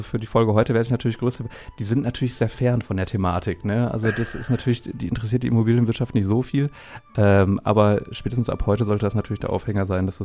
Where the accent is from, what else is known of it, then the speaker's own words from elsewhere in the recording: Bochum, North Rhine-Westphalia, Germany; now in Erfurt, Germany; ich komme ja aus Bochum.